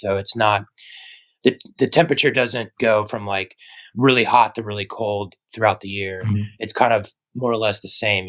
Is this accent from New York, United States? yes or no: no; Georgia, United States; now in San Francisco, United States; San Francisco, we don't really have a whole lot of, bugs obviously, but it's not as bad as where I grew up in Georgia.